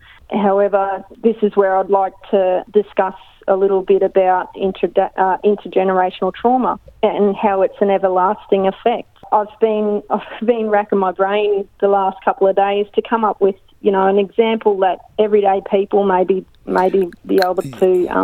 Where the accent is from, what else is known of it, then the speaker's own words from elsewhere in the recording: Australia; have the barbecue on the beach and you play cricket and all these kind of things that sort of come with being Australian.